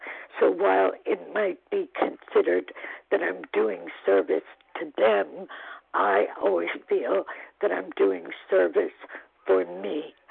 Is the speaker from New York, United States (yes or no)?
yes; New York, United States; I'm from New York, Rockland County. And my county is very small.